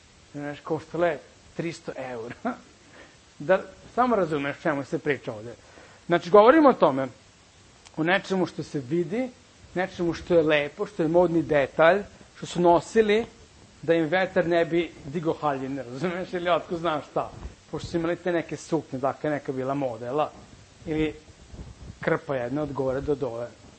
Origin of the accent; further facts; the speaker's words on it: Serbia; Kod nas u Srbiji, znaš, ima šta je bitno, znaš, kad se oblačiš.